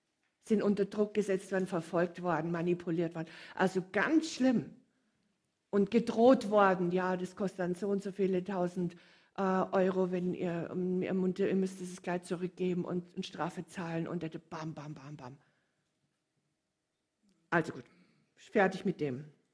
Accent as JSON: {"language": "German", "town": "Munich", "region": "Bavaria", "country": "Germany", "tie": "born or raised there", "said": "also ich bin in München völlig ohne Fasnacht aufgewachsen."}